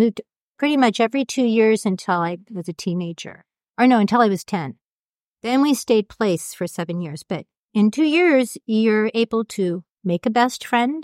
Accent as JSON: {"language": "English", "region": "Hawaii", "country": "United States", "tie": "born there", "said": "Sort of. I was born in Hawaii."}